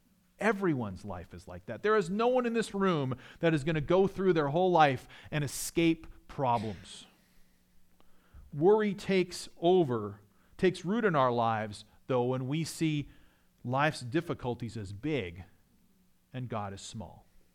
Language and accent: English; Winnipeg, Manitoba, Canada; I grew up in Canada. I grew up in Winnipeg, the coldest major city in North America